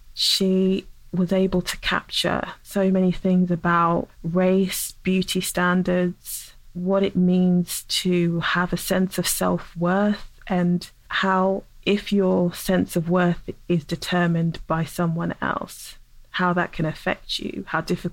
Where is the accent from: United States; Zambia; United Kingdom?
United Kingdom; England; I had to confront a lot of my own feelings around race as a dark-skinned Black woman growing up in England